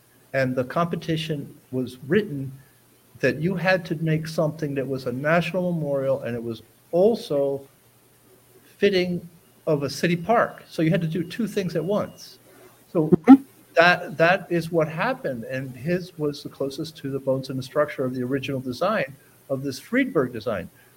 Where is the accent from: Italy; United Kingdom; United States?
Italy; I grew up in Italy and I'm half Italian.